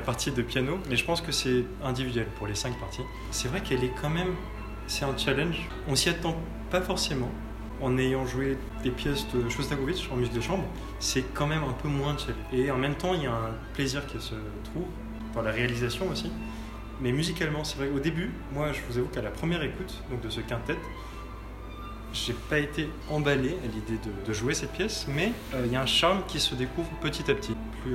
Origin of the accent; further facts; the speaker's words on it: France; now in Germany; de l'éducation que j'ai pu avoir quand j'ai grandi en France